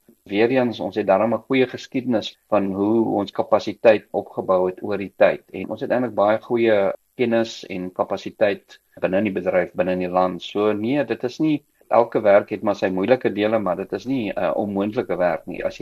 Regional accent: Gauteng, South Africa; ek het op die Oosrand groot geword, baie naby aan wat in daai dae Jan Smuts Lughawe was.

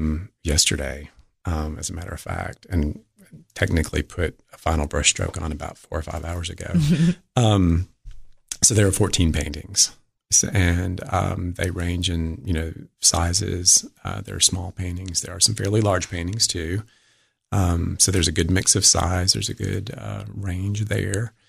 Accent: Livingston, United States; to do a show about Livingston, my hometown.

